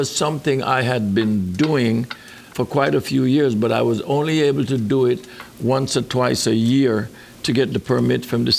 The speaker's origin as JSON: {"language": "English", "town": "Brooklyn", "region": "New York", "country": "United States", "tie": "born or raised there", "said": "I spent a lot of time in apartments in Brooklyn. I grew up in Brooklyn, and we always had houseplants."}